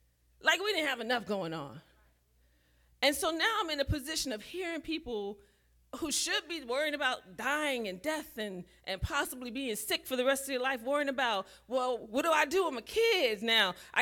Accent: New Orleans, Louisiana, United States; I'm from New Orleans.

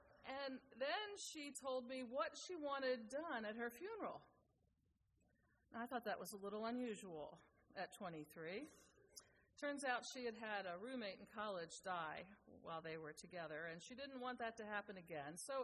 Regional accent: Seabrook, United States; by the way, and I'm from Seabrook.

